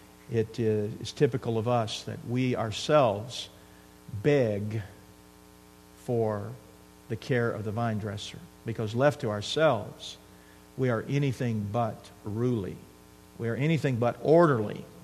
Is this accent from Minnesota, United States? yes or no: no; Texas, United States; I grew up in South Texas on the coast. My maternal grandfather was a game warden.